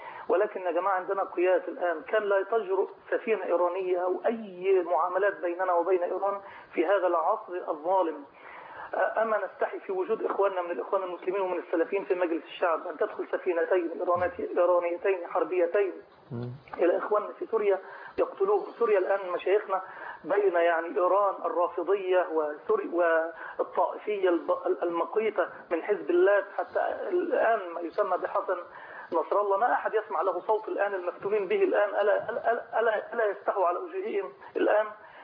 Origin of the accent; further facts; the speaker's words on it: Egypt; بلدنا مصر